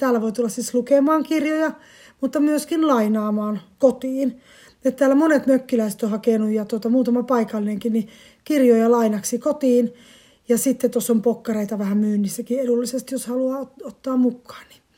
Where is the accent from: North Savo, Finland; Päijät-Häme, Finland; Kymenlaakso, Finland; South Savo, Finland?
Päijät-Häme, Finland; Lahti; Ja mie on Lahdesta kotoisin, tai nykyään asutaan Lahdessa ja täällä ollaan Kaamasessa mökkiläisinä.